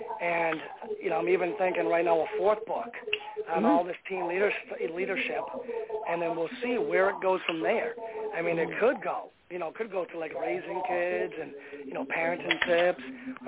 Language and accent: English; Hartford, Connecticut, United States; born there; I was born January in Hartford, Connecticut, which is the capital of Connecticut.